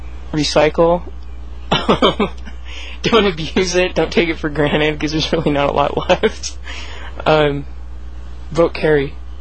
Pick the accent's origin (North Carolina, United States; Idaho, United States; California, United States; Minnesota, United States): California, United States; No, actually, I grew up in the Bay Area, and I moved down here because of the nice weather.